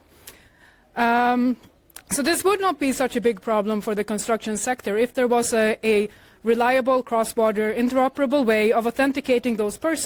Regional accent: Sweden; I'm from Sweden, where we have a very high level of EID adoption.

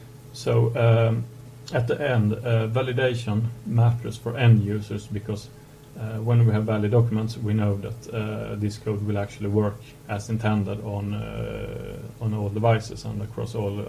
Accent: Sweden; I'm from Sweden and I work as a senior full stack developer.

